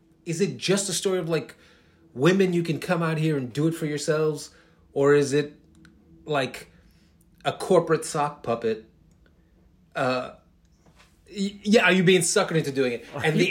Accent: Queens, New York, United States; I'm a kid from Queens. Maybe it's just that I don't know anything about all this.

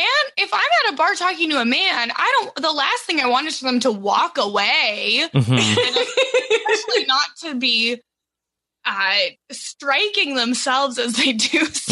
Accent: Canada; I'm 28 from Canada.

